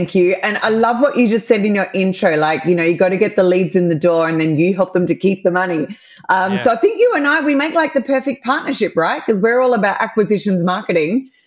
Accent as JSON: {"language": "English", "country": "Australia", "said": "for those that can hear my accent, I'm an Aussie and I'm doing deals in the US based from the other side of the world."}